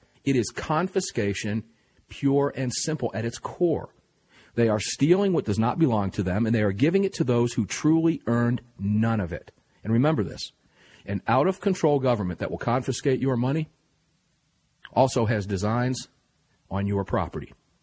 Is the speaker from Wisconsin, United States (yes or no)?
no; Tampa, Florida, United States; now rebranded as 860 The Answer down in my hometown of Tampa, Florida